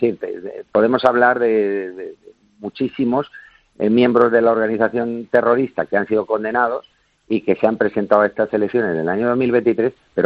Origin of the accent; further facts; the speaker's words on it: Legutiano, Basque Country, Spain; Legutiano, en donde asesinaron a un guardia civil, de donde yo soy, donde yo nací